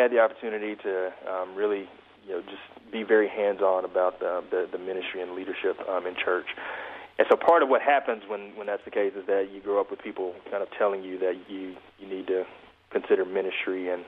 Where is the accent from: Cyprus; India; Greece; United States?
United States; Mobile, Alabama; also born or lived in Memphis, Tennessee; So I'm a native Southerner. I'm from Mobile, Alabama, right on the Gulf Coast.